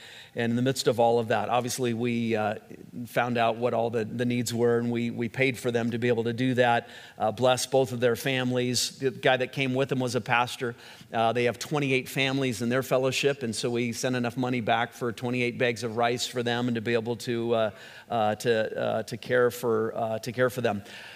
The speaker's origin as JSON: {"language": "English", "country": "United States", "said": "I said, I'm a leader from the United States"}